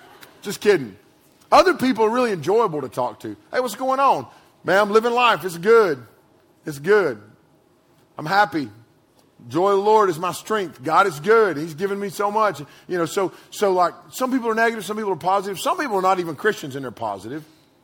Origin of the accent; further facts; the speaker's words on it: United States; as an American, what's very, emotional to me, coming from a family with a military lineage and people that were wounded in combat